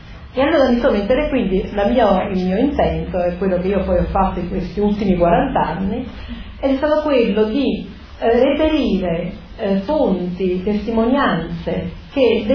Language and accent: Italian; Naples, Campania, Italy; perché noi napoletani, si sente l'accento che sono napoletani